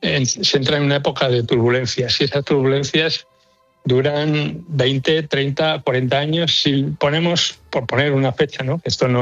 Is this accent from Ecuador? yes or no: no; Spain; nosotros, los españoles, porque los españoles somos también un poco los mediterráneos, ¿no? Yo diría del sur de Europa.